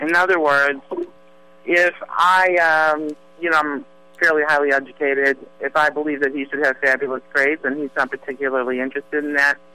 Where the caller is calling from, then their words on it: Florida, United States; I'm calling from Florida